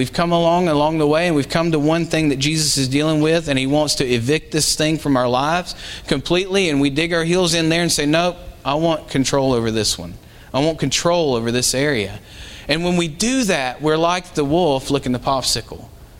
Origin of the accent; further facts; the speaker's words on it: North Carolina, United States; I know in my hometown back in North Carolina, there was a particular business that I remember would do this often.